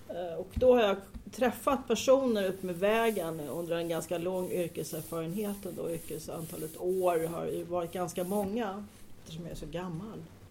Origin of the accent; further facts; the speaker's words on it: Stockholm, Stockholm County, Sweden; Jag är uppvuxen i södra förorterna 17, 18, 19. Alltså linjerna, tunnelbanelinjerna. Där växte jag upp, hade hela min släkt boende i stort sett. Så där är mina gamla skjuts. Bodde i Gubbängen.